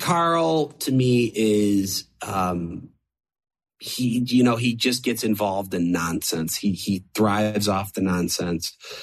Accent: Toronto, Ontario, Canada; I could say this because I'm from Toronto.

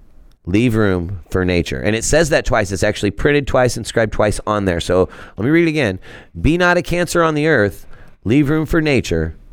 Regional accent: Georgia, United States; Well, I'm from Georgia.

